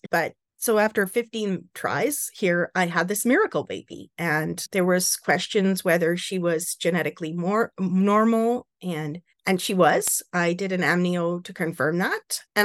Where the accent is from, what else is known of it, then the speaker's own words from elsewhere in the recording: Canada; I'm from Canada.